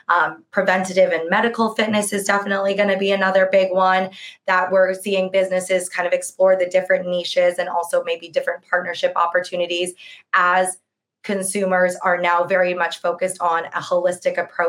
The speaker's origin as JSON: {"language": "English", "region": "California", "country": "United States", "moved": "as an adult", "lives_now": "Seville, Spain", "said": "I am from the US. I'm originally from California, but I have been living in Sevilla, Spain since 2015."}